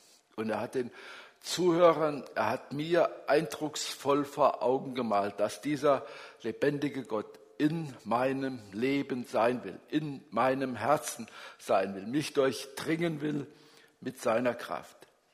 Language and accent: German; Hunsbach, Germany; bei Regen in Hunsbach, so heißt der Ort, wo ich herkomme, angekommen